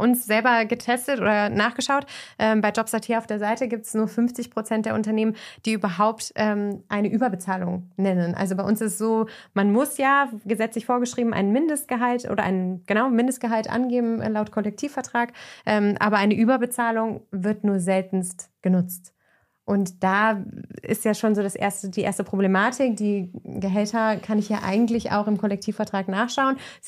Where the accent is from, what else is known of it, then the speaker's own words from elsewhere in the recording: Germany; moved away as an adult; now in Austria; Ich bin jetzt so seit 3,5 Jahren ungefähr in Österreich beschäftigt, komme aus Deutschland, wie die meisten von euch wissen und hören an meinem nicht vorhandenen Akzent.